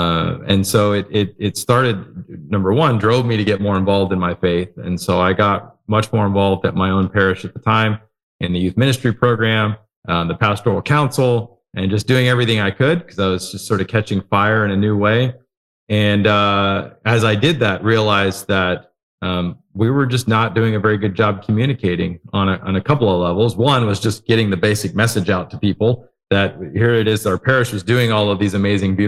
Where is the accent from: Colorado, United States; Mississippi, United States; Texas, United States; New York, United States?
Texas, United States; From just north of Houston in Texas, born and raised down here.